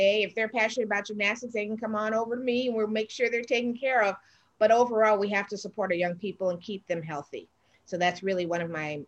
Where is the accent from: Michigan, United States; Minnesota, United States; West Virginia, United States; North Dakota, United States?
Michigan, United States; Detroit; But I grew up in Detroit, so I'm from Detroit, Michigan.